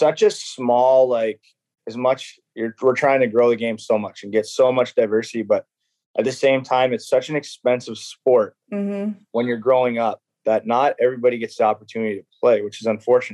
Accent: Minnesota, United States; I grew up in Minnesota, the Minnesota Wild.

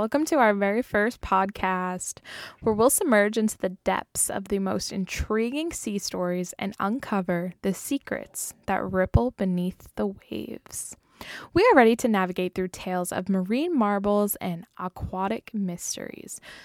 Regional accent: Massachusetts, United States; I'm from Massachusetts, so we have Cape Cod right there with a bunch of great white sharks and things like that.

